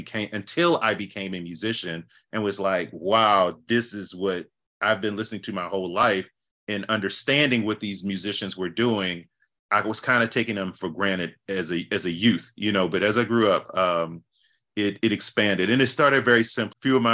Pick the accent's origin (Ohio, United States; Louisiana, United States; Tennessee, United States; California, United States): Louisiana, United States; New Orleans; I mean, I grew up right in the St. Bernard corridor down the street from Circle Food Store on North Villery. And in that neighborhood. So, you know, definitely a lot of just slightly outside of the Treme